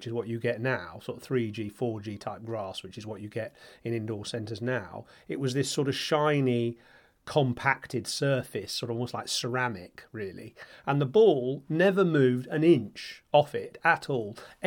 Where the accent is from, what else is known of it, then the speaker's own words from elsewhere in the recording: England, United Kingdom; I just said, I'm an Englishman here, you know, sort of thing.